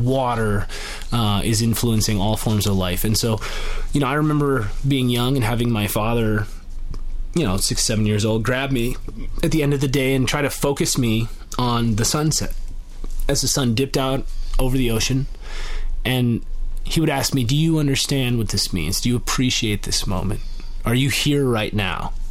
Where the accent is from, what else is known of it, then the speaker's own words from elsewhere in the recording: Washington, United States; So growing up in Washington State in what we now, a lot of us call Cascadia, because of the specific bioregion that exists here